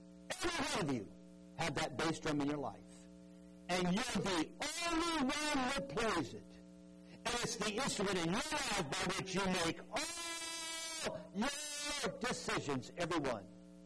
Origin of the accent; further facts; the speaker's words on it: Seattle, Washington, United States; but I was raised in Seattle, so I'm a huge Seattle Seahawks fan.